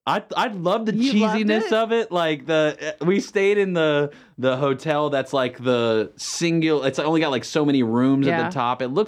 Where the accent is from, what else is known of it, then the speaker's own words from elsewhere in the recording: Los Angeles, California, United States; born there; now in North Carolina, United States; born in California, in LA. Parents moved here in 94 after the earthquake, in Northridge. And so I've been here ever since